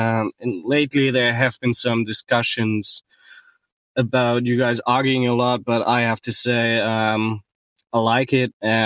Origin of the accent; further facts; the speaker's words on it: Dortmund, North Rhine-Westphalia, Germany; accent: German; English is a second language; from Dortmund, Germany. First of all, excuse my English and my German accent.